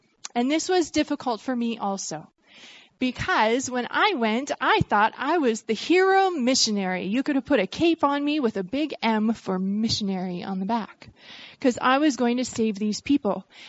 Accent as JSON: {"language": "English", "region": "Vermont", "country": "United States", "tie": "born or raised there"}